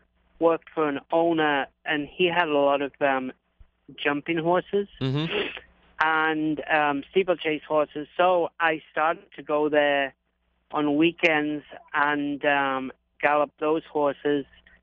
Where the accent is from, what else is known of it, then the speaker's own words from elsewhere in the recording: England, United Kingdom; I grew up on a farm in England. My grandfather had a farm.